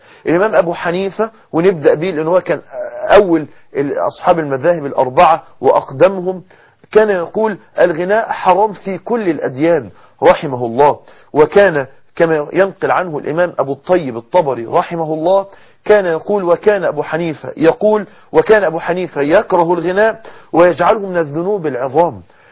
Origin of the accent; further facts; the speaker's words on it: Mansoura, Dakahlia, Egypt; حصلت حفلة كبيرة جدا جدا جدا عندنا في المنصورة داخل جامعة المنصورة